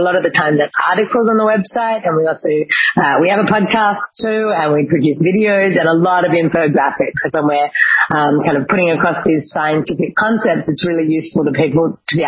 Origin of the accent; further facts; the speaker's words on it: Sydney, New South Wales, Australia; smoking bongs behind the scout hall at the school that I grew up in Sydney